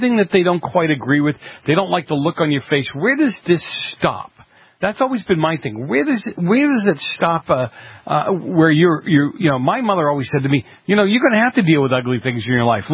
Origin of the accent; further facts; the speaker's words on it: Boston, Massachusetts, United States; when I grew up in Boston. I went to high school in Milton, okay?